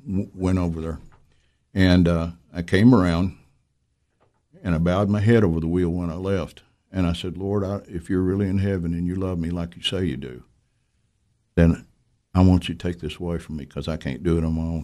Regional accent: Kentucky, United States; when I was growing up in Kentucky, we never went to church in Illinois

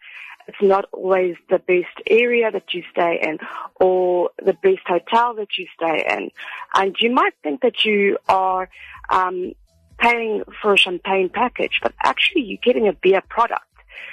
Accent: South Africa; You know, in South Africa, we'd like to say, you know, use an Uber, because you as a South African know how to use that.

